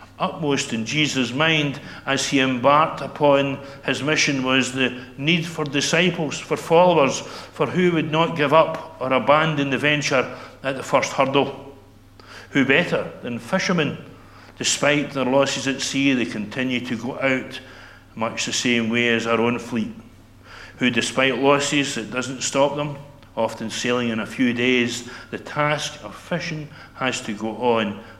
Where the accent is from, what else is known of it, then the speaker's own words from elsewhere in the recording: Rothesay, Scotland, United Kingdom; now in Aberdeenshire, United Kingdom; I come from Rothesay in the island of Bute, where I had lived for 52 years up until the end of last October, until my wife and I moved to Aberdeenshire.